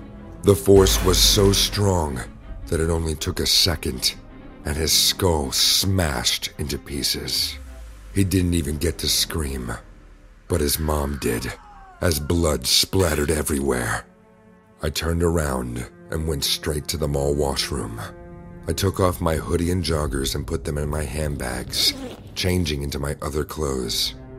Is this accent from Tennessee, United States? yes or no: yes; Nashville, Tennessee, United States; I'm from Nashville, but I stayed at my grandfather's place when this particular incident occurred.